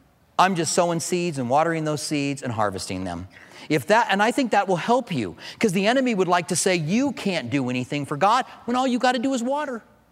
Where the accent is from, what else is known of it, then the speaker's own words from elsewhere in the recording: Clinton, Iowa, United States; born there; I'm a good old farmer's boy, by the way. My family comes from farmers. I was born in Clinton, Iowa.